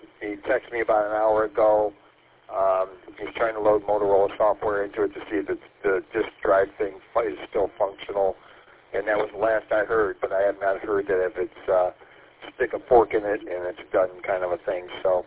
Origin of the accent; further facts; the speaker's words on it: St. Clair Shores, Michigan, United States; I usually go to Travis on the east side where I grew up in St. Clair Shores